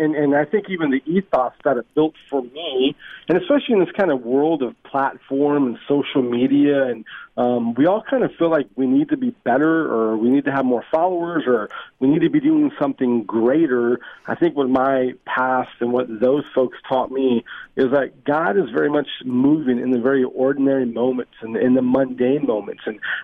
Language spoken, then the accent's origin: English; California, United States; And so growing up in Northern California as a kid, I actually had no connection to church or to any religion.